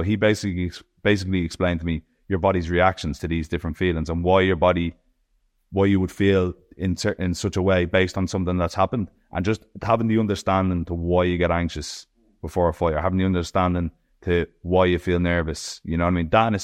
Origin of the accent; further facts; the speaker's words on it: Ireland; Me being Irish